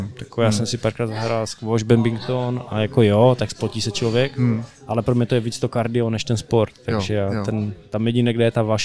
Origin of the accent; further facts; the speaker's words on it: Ostrava, Moravian-Silesian Region, Czechia; Tak tím, že jsem z Ostravy, tak ani jedno.